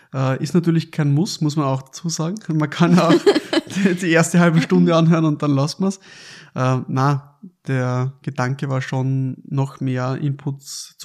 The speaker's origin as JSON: {"language": "German", "town": "Mank", "region": "Lower Austria", "country": "Austria", "tie": "born or raised there", "said": "Wir sind in meiner Heimatstadt Mank."}